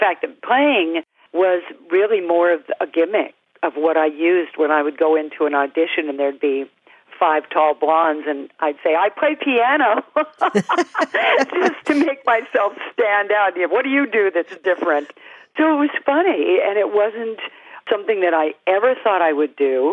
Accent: California, United States; Everybody's still in Illinois. And I grew up in California.

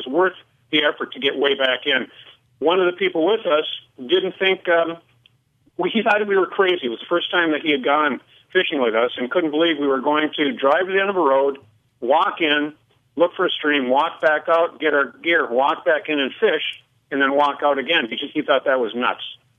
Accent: Cloquet, Minnesota, United States; Fast forward to growing up in Cloquet and doing all the things that kids used to do, there was an issue in our town involving a black bear that came through town

